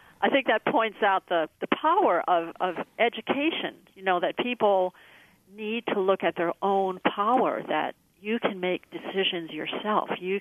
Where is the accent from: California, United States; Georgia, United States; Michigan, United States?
California, United States; I grew up in Southern California in a family that ate animals